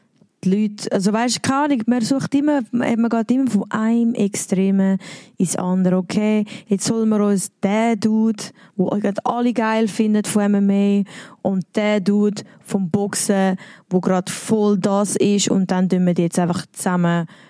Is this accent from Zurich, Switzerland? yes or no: yes; Wallisellen, Zurich, Switzerland; Ich bin in Wallisell aufgewachsen. Und aber viel rum, viel zügelt.